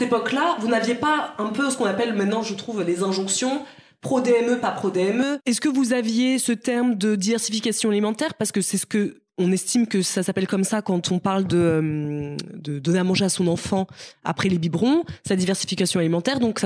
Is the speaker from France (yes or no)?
no; Cameroon; born there; on est nés en Afrique, Marisa et moi. Au Cameroun